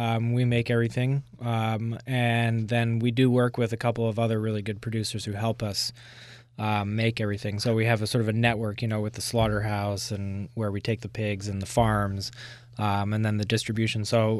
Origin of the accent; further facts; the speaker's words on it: England, United Kingdom; born there; I was born in England, and we had what was called English bangers and these chipolatas